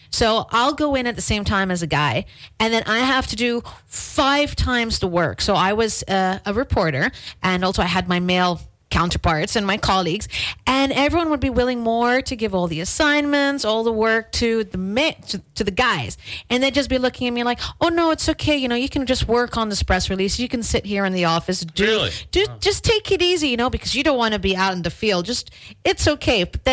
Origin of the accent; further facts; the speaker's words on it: Dubai, United Arab Emirates; I know I come from abroad, I come from the Middle East in Dubai